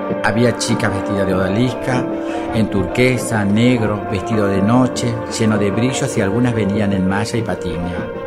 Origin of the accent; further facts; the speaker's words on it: Libertador General San Martín, Jujuy, Argentina; esa noche de corso de mi pueblo, Libertador General San Martín.